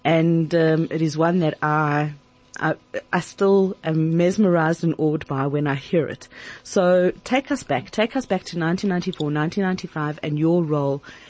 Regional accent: South Africa; as the South African public

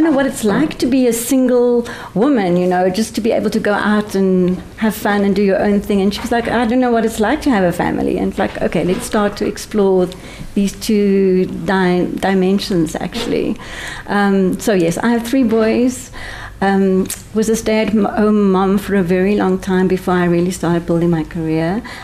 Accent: Free State, South Africa; born there; also born or lived in Pretoria; now in Cape Town, South Africa; And I was born in the Free State, lived in Pretoria for a very long time, and I've been in Cape Town for about 12 years now.

